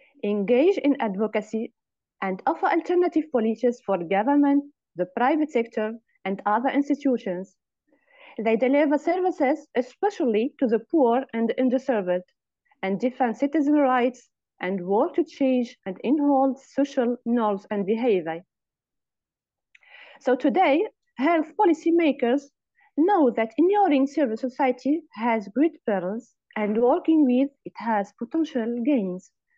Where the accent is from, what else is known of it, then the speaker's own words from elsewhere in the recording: Tunisia; English is a second language; from Tunisia. I'm high technician in microbiology, specialized in the diagnosis of tuberculosis in Tunis.